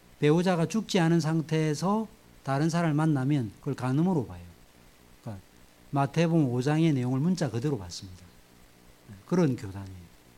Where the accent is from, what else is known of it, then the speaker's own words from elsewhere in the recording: South Korea; 우리가 한국에서 왔다고 막 소개하고 이렇게.